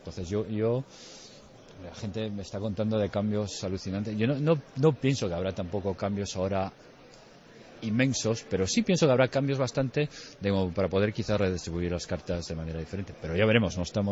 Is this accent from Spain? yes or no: yes; Spain; lo espero como español, digamos, y viendo esto de fuera